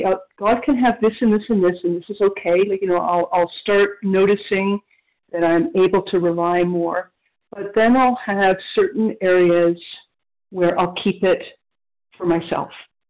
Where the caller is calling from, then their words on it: Ontario, Canada; in Ontario, Canada, near Toronto.